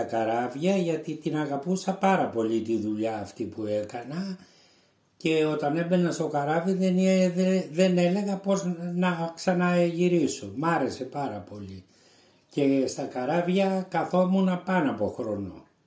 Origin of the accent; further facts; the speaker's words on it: Vourkoti, South Aegean, Greece; Είμαι από την Άντρο, μεγάλωσα στη Βουρκωτή της Άντρου.